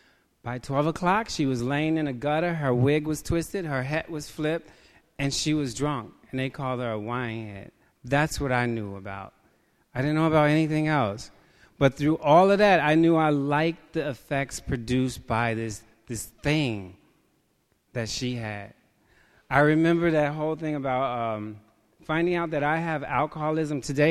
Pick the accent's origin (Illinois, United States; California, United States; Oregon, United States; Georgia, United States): Illinois, United States; Chicago; I'm here from Chicago. I do have a home group back in Chicago